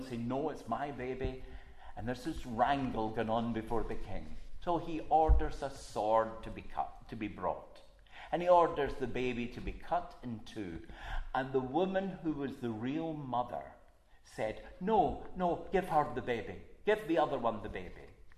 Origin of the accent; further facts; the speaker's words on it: Glasgow, Scotland, United Kingdom; because I'm a Glaswegian, they would have thought that notice was for you and for all Glaswegians